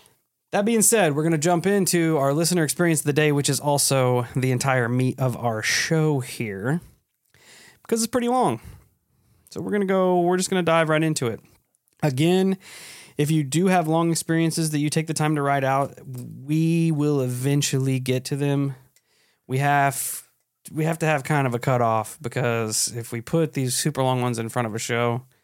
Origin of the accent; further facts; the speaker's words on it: Oklahoma, United States; from Oklahoma.